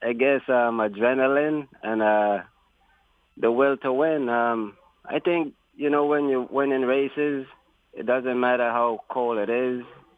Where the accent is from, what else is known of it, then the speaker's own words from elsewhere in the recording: U.S. Virgin Islands; also born or lived in New York; I don't know how I ended up in New York, but I was raised up in the Virgin Islands from a little baby. That's all I knew. I never got to see New York